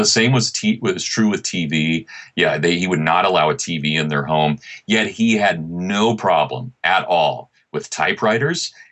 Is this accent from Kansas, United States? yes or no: yes; Kansas, United States; growing up in Kansas, Tom, I don't get this because I started driving when I was a farm kid and I got my driver's license.